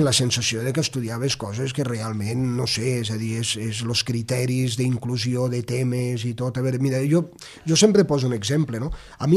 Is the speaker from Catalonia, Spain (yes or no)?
yes; Barcelona, Catalonia, Spain; born there; A veure, jo soc, el carnet d'identitat hi diu que vaig néixer a Barcelona